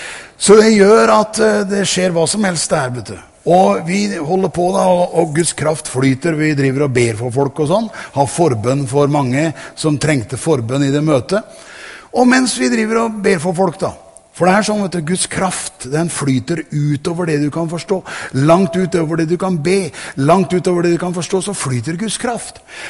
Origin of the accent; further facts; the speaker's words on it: Sarpsborg, Østfold, Norway; Vet du at jeg jo egentlig fra Tune og Sarpsborg, og hjemme i Sarpsborg